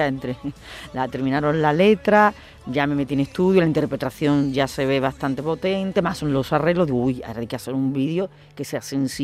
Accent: Seville, Andalusia, Spain; el 12 de junio ya estamos en el Cartuja Center Sevilla, que hace mucho tiempo que yo no venía a cantar a mi tierra.

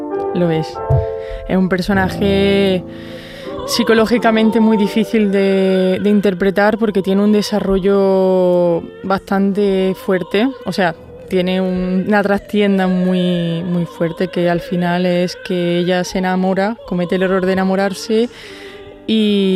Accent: Jaén, Andalusia, Spain; Yo soy de Jaén.

